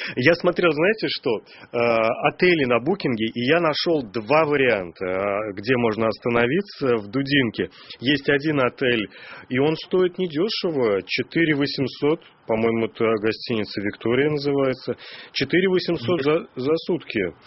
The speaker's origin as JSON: {"language": "Russian", "region": "Moscow", "country": "Russia", "said": "если мы, москвичи"}